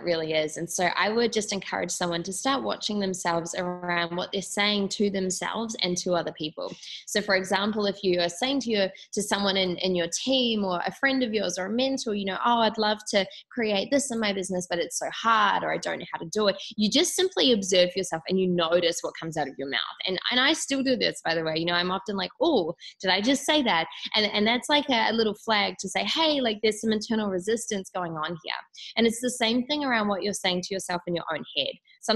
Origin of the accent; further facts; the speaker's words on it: Auckland, New Zealand; I grew up in Auckland, New Zealand originally